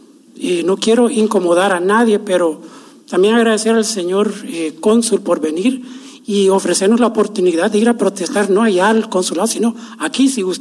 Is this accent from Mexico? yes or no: no; United States; Como norteamericano, conozco lo que es organizar solidaridad con un país que está siendo invadido por Estados Unidos.